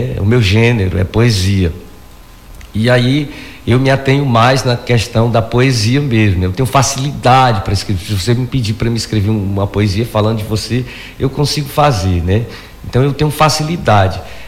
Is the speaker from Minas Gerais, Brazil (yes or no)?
no; Rio Branco, Acre, Brazil; sai da periferia de Rio Branco, né, no caso eu sou da Baixada, um lugar que já foi extremamente violento